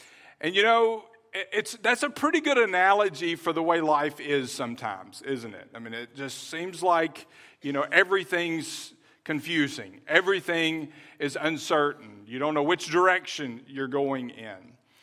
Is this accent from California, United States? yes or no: no; Birmingham, Alabama, United States; But I grew up in Birmingham, and we went to Six Flags in Georgia a lot.